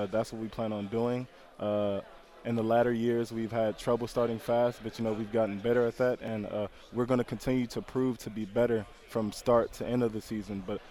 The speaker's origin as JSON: {"language": "English", "region": "California", "country": "United States", "lives_now": "Nashville, United States", "said": "I'm from California, and I came to Nashville, Tennessee, and I would have never thought I would have made it out here, but it's been a great experience. It's been a culture shock"}